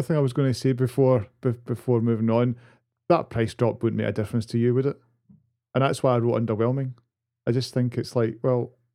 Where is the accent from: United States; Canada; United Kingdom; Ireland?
United Kingdom; Glasgow, Scotland; I'm a Glaswegian. I can't deny it.